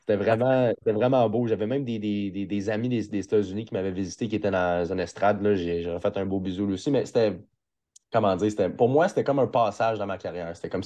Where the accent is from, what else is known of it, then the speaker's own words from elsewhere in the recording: Montreal, Quebec, Canada; le petit gars du coin, tu sais, je viens de Montréal, je viens de la Rive-Nord.